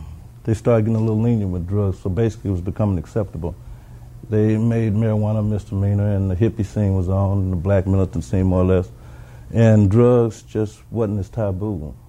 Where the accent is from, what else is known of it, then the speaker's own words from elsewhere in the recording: Los Angeles, California, United States; I'm from Los Angeles, California.